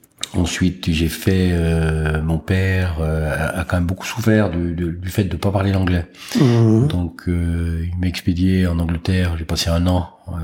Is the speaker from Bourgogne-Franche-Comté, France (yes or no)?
yes; Saint-Claude, Bourgogne-Franche-Comté, France; born there; Je suis né à Saint-Claude, effectivement. L'attachement au Jura, si vous voulez, bon, de toute façon, on est né là.